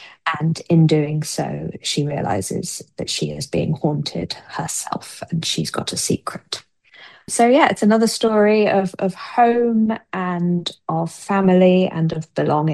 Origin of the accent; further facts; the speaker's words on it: Peckham, London, United Kingdom; as a child growing up in Peckham.